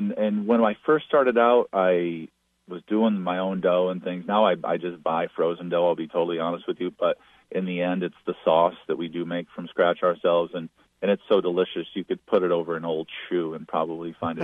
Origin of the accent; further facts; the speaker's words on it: Barrington, United States; I'm seventh generation here, growing up in Barrington.